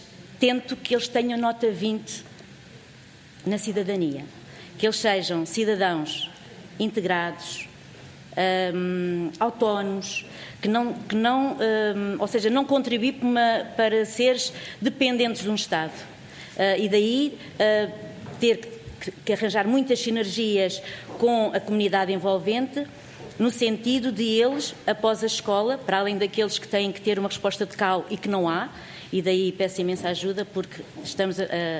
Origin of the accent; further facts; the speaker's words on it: Bombarral, Leiria, Portugal; venho do Oeste, venho de Bom Barral, sou professora de Educação Especial há alguns anos.